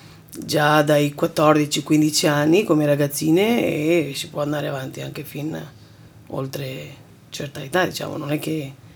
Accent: Romania; Italian is a second language; moved away as an adult; now in Italy; Originaria da Romania.

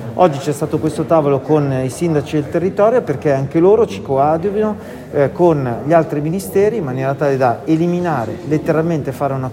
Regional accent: Milan, Lombardy, Italy; sono milanese e testimonio come è cambiata Milano

